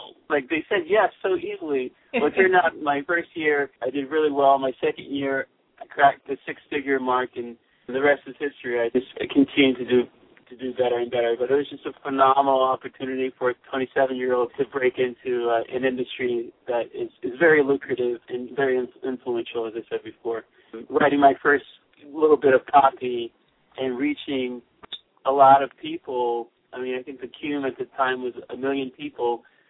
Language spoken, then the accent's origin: English; Maryland, United States; also born or lived in Washington, D.C.; I was born in Washington, D.C., Chocolate City. I was raised in Maryland